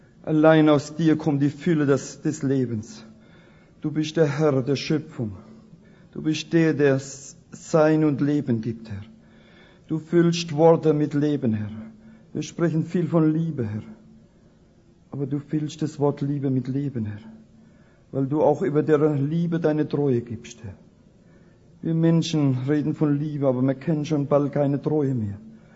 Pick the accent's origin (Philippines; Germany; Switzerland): Germany; Rhineland-Palatinate